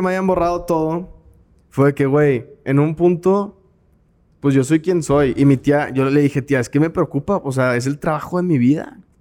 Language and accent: Spanish; Monterrey, Nuevo León, Mexico; Sí, soy de Monterrey.